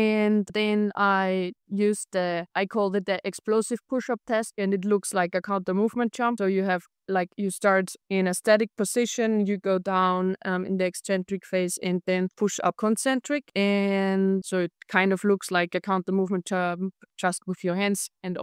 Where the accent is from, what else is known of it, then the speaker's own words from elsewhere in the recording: Austria; I'm from Austria and I'm working as a sports scientist and athletic coach in soccer academy in Austria.